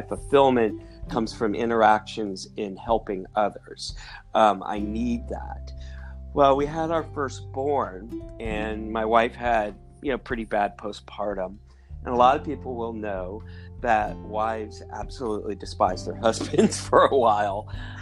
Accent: California, United States; I was raised in Marin County in the 70s. Think peacock feathers, hot tubs, lots of marijuana.

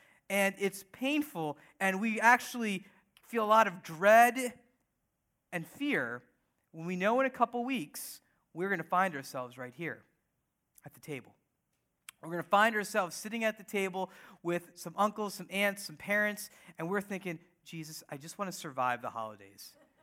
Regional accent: United States; But in all seriousness, my parents, they're from India. They came here, and my brother, my sister, and I, we're all born here, born and raised in the U.S. of A.

